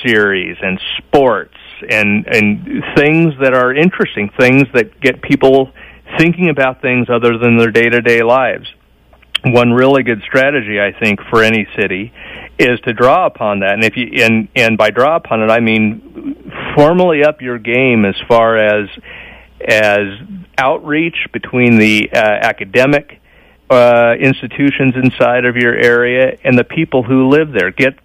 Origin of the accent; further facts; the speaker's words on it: Omaha, Nebraska, United States; I'm a vegetarian who was born and raised in Omaha, so I still speak in terms of cattle metaphors.